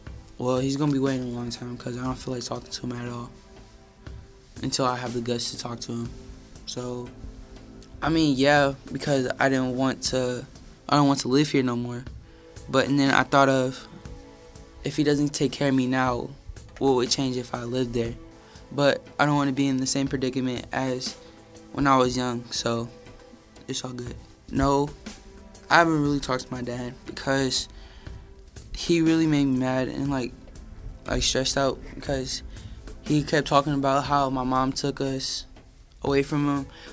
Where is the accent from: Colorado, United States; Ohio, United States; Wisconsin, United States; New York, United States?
Ohio, United States; Toledo; So we grew up in Ohio, Toledo, Ohio. And it was in the ghetto